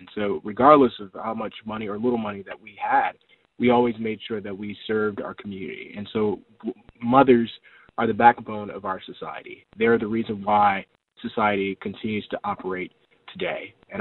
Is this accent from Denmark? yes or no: no; Cleveland, Ohio, United States; from Cleveland, Ohio. I'm a proud first-generation college student and the first of my family to create a nonprofit at 19.